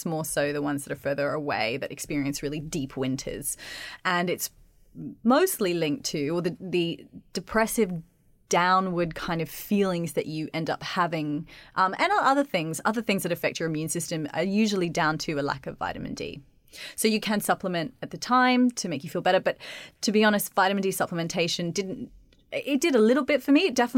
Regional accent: Australia; I'm Australian, and so it's really, we're really lucky.

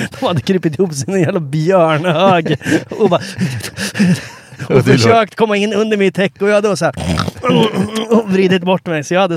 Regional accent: Linköping, Östergötland, Sweden; Linköping, det är där jag växte upp.

